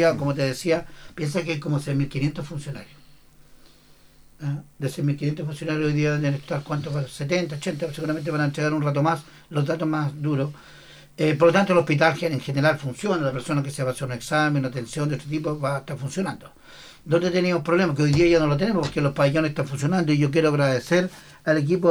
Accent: Biobío, Chile; Mira, yo vengo de la provincia de Arauco.

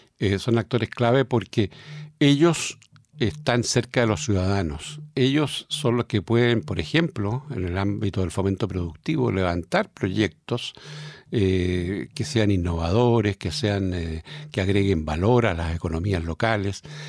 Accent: Los Ríos, Chile; yo, como digo, vengo de Los Ríos, una región nueva también

